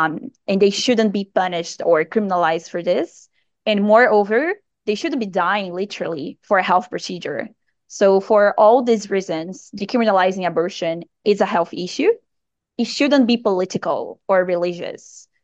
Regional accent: Brazil; I'm from Brazil.

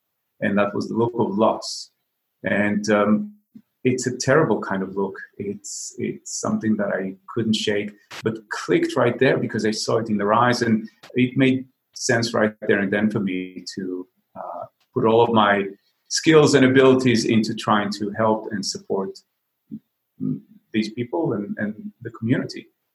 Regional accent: Israel; I was 6 years old and I grew up in Israel.

